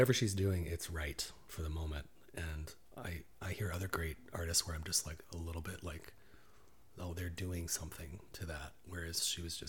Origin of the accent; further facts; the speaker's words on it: Midland, Michigan, United States; I had these wonderful piano teachers and piano in theory named George and Susan Fee in my hometown, Midland, Michigan.